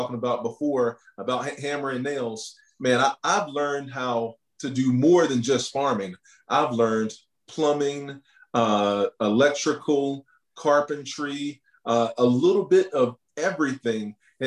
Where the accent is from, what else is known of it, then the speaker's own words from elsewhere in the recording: North Carolina, United States; And so me growing up in North Carolina, growing up in the Bible Belt, in church every single Sunday